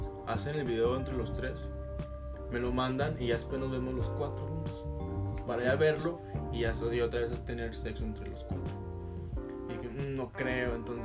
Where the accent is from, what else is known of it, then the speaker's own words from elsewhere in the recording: Torreón, Coahuila, Mexico; yo soy de acá de Torreón